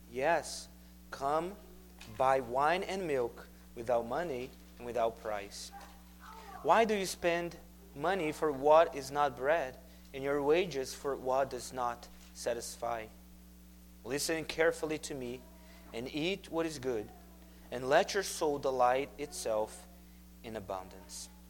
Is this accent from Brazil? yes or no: yes; Brazil; I was born and raised in Brazil. And life back there is tough.